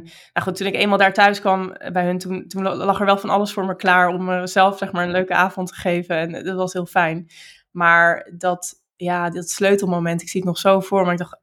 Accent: Netherlands; dat ik daar zelf dus ook mee struggelde als Nederlander in Nederland.

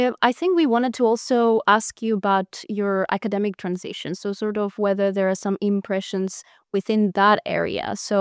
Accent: Cyprus; Oh, I also wanted to say that I am also an international student and I come from Cyprus.

